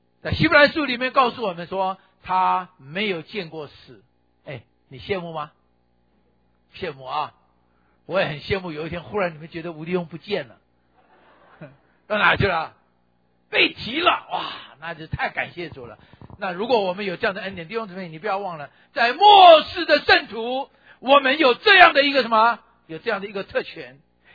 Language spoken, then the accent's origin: Chinese; Taiwan; 那我是在台湾长大，所以我用我的词哈。